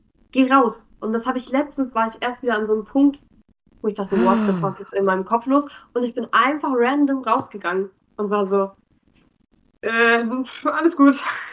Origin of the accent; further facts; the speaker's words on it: Hamburg, Germany; also born or lived in Berlin / Cologne; Allererstes ausverkauft meine Heimat.